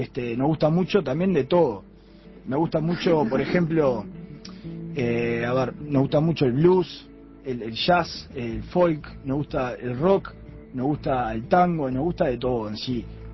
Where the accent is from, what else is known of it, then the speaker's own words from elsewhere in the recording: Uruguay; born there; tenemos descendencia irlandesa, mi hermana y yo más que nada, pero somos uruguayos, nacidos acá y también amante del Uruguay, ¿no?